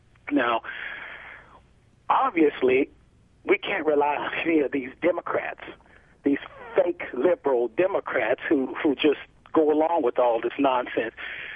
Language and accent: English; the South, United States; I mean, I grew up in the early 70s, and the neighbors, you know, I grew up in the South, but the neighbors would raise you just as well as your parents.